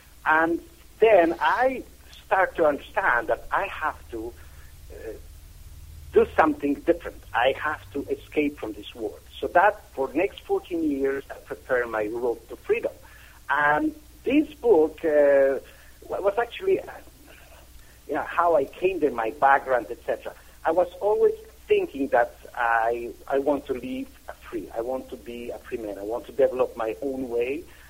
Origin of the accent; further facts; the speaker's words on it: Poland; English is a second language; moved away as an adult; I was born in Poland, and I did live there for 23 years of my life.